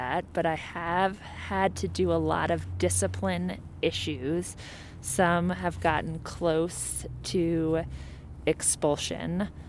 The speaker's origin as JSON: {"language": "English", "region": "New York", "country": "United States", "tie": "born or raised there", "said": "And when the Broncos were in the Super Bowl, I grew up in New York, my dad painted the bathroom bright orange."}